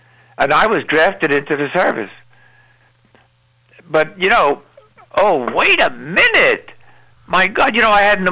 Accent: Brooklyn, New York, United States; I never had a 10-cent salami sandwich in all my 20 years while I was growing up in Brooklyn.

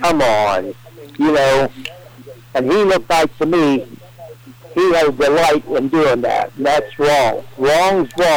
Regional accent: Marion, United States; because I grew up in Marion, and I know

